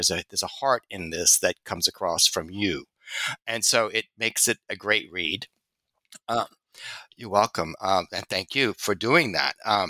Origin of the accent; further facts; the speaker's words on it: Louisiana, United States; And I'm from Louisiana.